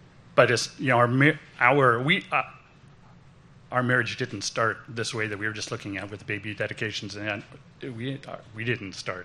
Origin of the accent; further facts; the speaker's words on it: Eureka, California, United States; now in Roseville, United States; I grew up in Eureka, up in Northern California, small town, traditional family.